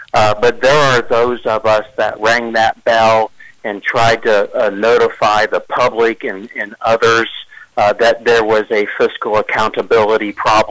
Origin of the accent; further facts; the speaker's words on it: Marion, United States; when I was in my last term as mayor of the city of Marion, my hometown, your hometown, and many others.